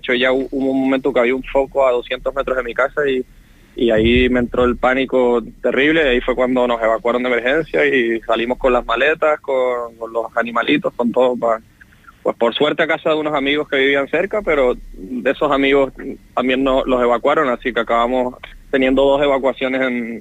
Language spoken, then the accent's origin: Spanish; Canary Islands, Spain; hispano-venezolano, canario, llevo toda la vida en Canarias. Realmente yo no nací en Canarias, pero me considero totalmente canario porque llevo, pues eso, casi toda la vida y todas mis amistades son de Canarias, toda mi gente con la que he crecido es de Canarias